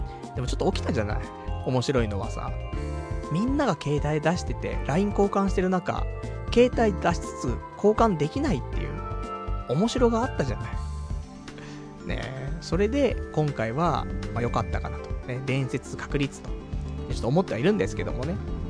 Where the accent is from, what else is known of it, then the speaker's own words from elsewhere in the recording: Saitama, Japan; now in Tokyo, Japan; 私埼玉県民ですからね、もともとね。実家も埼玉ね。埼玉生まれ、埼玉育ち。だけど、今は、ね、コンクリートジャングル池袋だからさ、若干ね、東京民ですよっつって